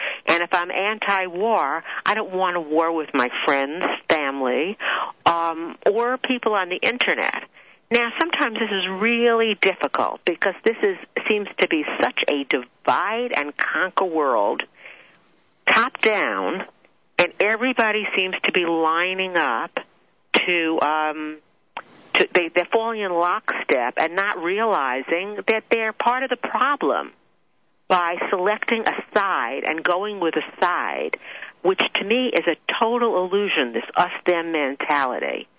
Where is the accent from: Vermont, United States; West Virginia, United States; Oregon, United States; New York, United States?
New York, United States; accent: New York; You need to listen to my New York accent, eh?